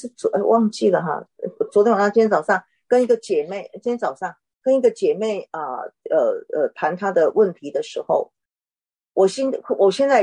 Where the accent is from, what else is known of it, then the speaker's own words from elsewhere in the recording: Taiwan; 当我是个台湾人到中国做宣教士